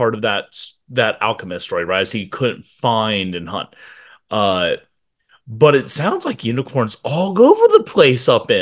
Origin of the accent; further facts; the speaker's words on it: Austin, Texas, United States; I am a native Austinite. I was born and raised in Austin. Austin is primarily a transplant city.